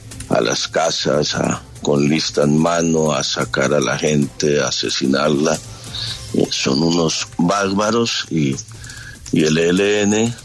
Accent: Norte de Santander, Colombia; pero como norte santandereano

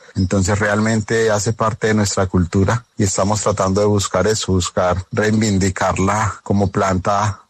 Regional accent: Villagarzón, Putumayo, Colombia; Soy de Villagarzón, Putumayo

